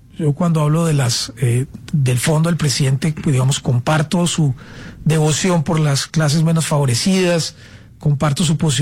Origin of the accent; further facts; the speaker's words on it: Colombia; y yo, pues, como colombiano siempre priorizaré mi país, la patria